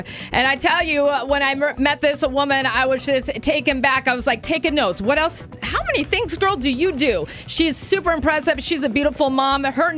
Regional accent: Superior, Wisconsin, United States; I grew up in Superior, Wisconsin. No one ever go there because there's just really nothing going on. It's the coldest part of Wisconsin.

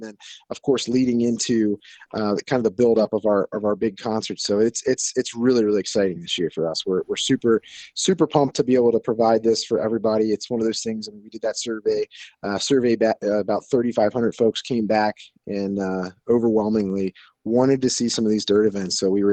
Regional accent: Maryland, United States; growing up in Maryland, we did a combine demolition derby when I was a kid

